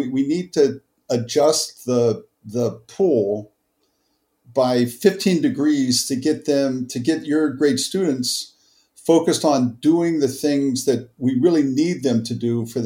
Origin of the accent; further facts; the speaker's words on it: Cincinnati, Ohio, United States; I grew up in Cincinnati, Ohio, and there's 6,000 open healthcare jobs in Cincinnati, right?